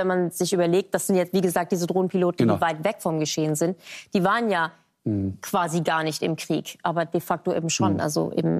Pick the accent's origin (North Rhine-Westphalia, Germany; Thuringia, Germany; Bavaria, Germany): North Rhine-Westphalia, Germany; ich komme aus dem Grenzbereich irgendwie in NRW noch ein Begriff, weil da der Westwall lang geht.